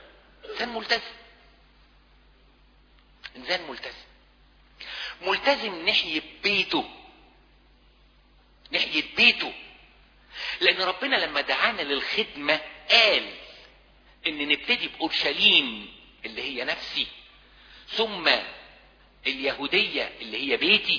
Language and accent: Arabic; Egypt; احنا عندنا في مصر